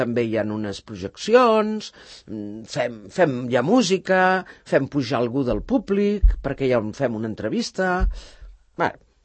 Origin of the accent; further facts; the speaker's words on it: Sant Cugat, Catalonia, Spain; Dic, perquè és el meu poble. Senzillament perquè em dóna la gana, perquè és el meu poble i a Sant Cugat sí que el faig.